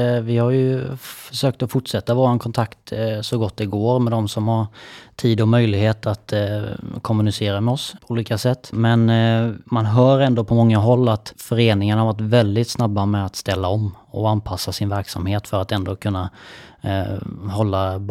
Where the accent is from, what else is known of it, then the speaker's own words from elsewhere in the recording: Värnamo, Jönköping County, Sweden; accent: Småland dialect; Jag har en sån här god småländsk dialekt också ska jag säga som jag gärna spär på lite ibland. Så jag är uppväxt i Värnamo